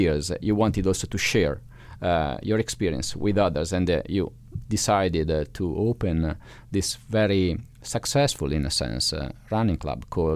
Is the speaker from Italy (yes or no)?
yes; Italy; moved away; since I'm originally from Italy